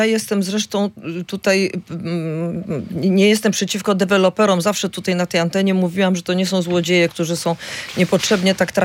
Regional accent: Gdynia, Pomeranian Voivodeship, Poland; Ja jestem gdynianką, dlatego nawiązuję do Gdyni

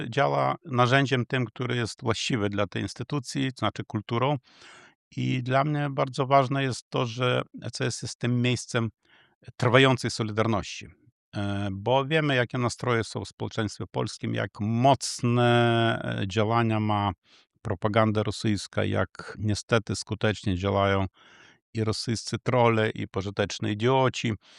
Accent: Ukraine; now in Poland; Ale na zawsze w sercu będę Ukraińcem. Ja łączę te dwie tożsamości. Jestem Europejczykiem, jestem Ukraińcem.

